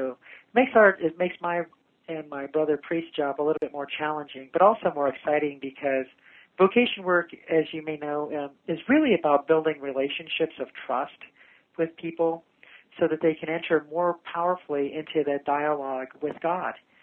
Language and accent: English; Cheyenne, Wyoming, United States; also born or lived in Puerto Rico / Texas; I'm originally from the city of Cheyenne. My dad was in the military, so I was born in Puerto Rico and lived in a few cities on air bases in Texas, and then came to F.E. Warren Air Force Base in Cheyenne, Wyoming, and have been there ever since.